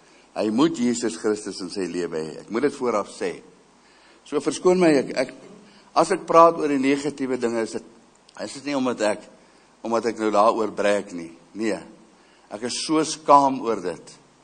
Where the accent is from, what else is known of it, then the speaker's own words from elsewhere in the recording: Middelburg, Eastern Cape, South Africa; born there; also born or lived in Transvaal; ek is in die Oos-Kaap gebore, in Middelburg in die Oos-Kaap gebore. Ek het die meeste van my lewe hier in Transvaal deurgebring, praat in die ou terme. En ek is daar gebore